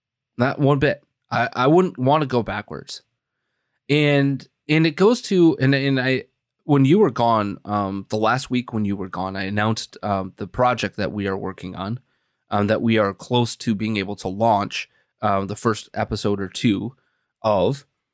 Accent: Wisconsin, United States; go out to my home state of Wisconsin.

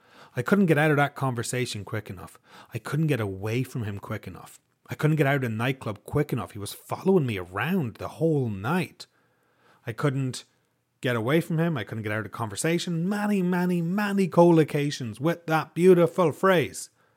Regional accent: Ireland; now in Canada; I grew up in Ireland, folks. Religion was everywhere. And I'm quite happy in Canada where it's not everywhere.

